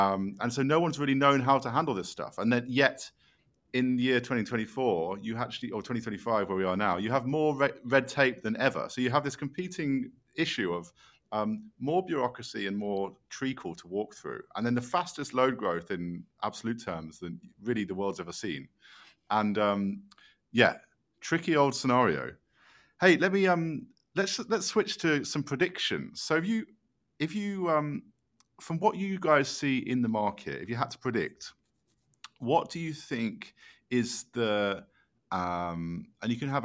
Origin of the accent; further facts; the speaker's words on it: England, United Kingdom; now in Texas, United States; it's like coming as an Englishman living in Texas